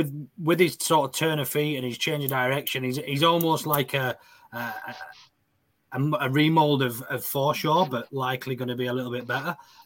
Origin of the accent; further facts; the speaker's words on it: Ireland; I'm Irish. I can't be racist.